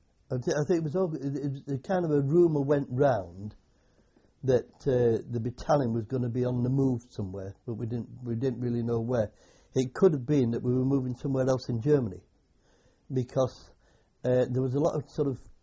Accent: England, United Kingdom; being English

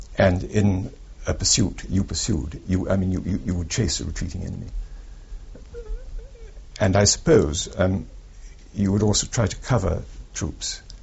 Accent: Glasgow, Scotland, United Kingdom; born there; I was born in Glasgow.

